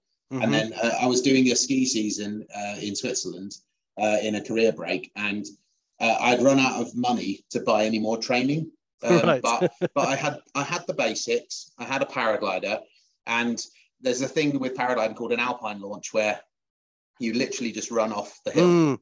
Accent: London, United Kingdom; born there; I was born in London, and sort of my sort of primary school were in the 80s.

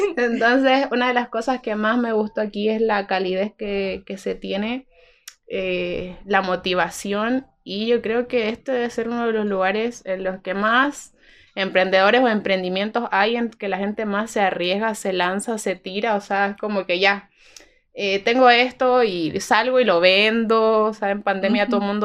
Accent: Chile; now in Bolivia; sí, nosotros venimos de Chile, ahora me dicen chilena camba, porque ya como que no he perdido un poco la rapidez, pero para que se me entienda.

